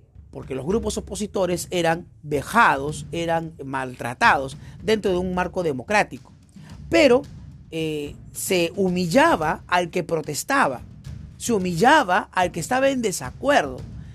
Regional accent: Peru; Y en nombre de ese pragmatismo, como peruanos, olvidamos que hay un pequeño sector de peruanos maltratados

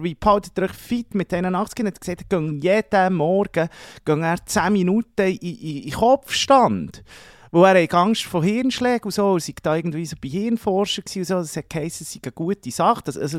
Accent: Zurich, Switzerland; das ist Kreis 5-Wipe bei uns in Zürich.

